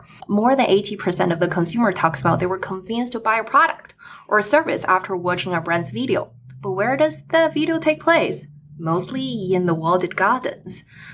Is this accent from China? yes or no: yes; China; born there; English is a second language; I was born in China and my families are still in China.